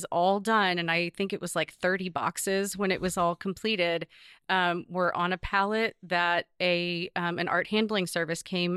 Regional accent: Tennessee, United States; I grew up in the South, grew up visiting Bellmead and the Hermitage on field trips as a kid, knew about slavery.

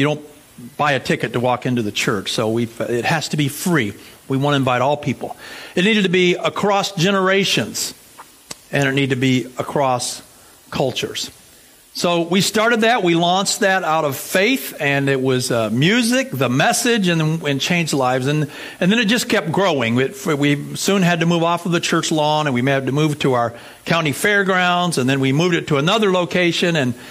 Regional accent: Shelby, North Carolina, United States; I grew up in North Carolina, in southern part of the United States, Shelby, North Carolina, so a little west of Charlotte.

